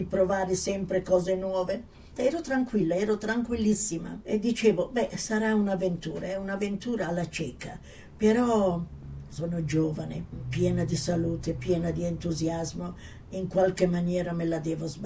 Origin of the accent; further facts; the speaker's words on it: La Spezia, Liguria, Italy; moved away as an adult; io sono partita da Genova, perché la mia città nativa è La Spezia. Allora, ventenne, tutta la mia famiglia giù al molo, con i fazzoletti che piangeva.